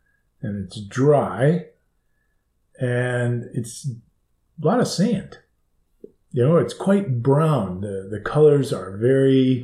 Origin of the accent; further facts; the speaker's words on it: United States; now in Abu Dhabi, United Arab Emirates; Well, given that I'm American, we send our children to the American Community School.